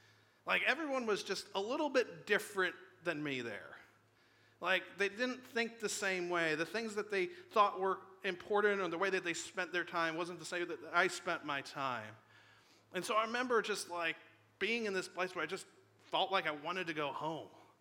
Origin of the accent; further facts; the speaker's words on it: Buffalo, New York, United States; moved away as an adult; When I was growing up, I grew up in Buffalo, and so until the point I was about 20 years old, I had never left Buffalo for maybe more than 10 days, 2 weeks